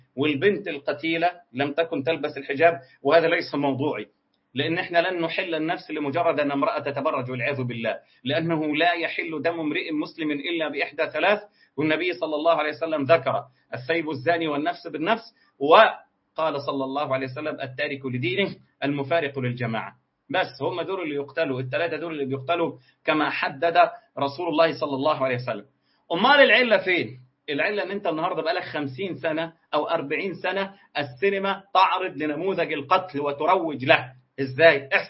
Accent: Ismailia Governorate, Egypt; نفس الصوره اللي تكررت يا ساده الكرام عندنا في مصر في محافظه اسمها الاسماعيليه

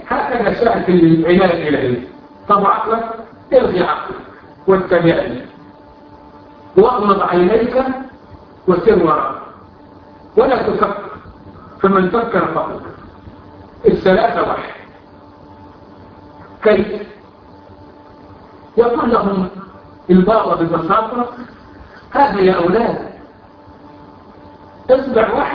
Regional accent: Egypt; أنبا شنودة عندنا في مصر

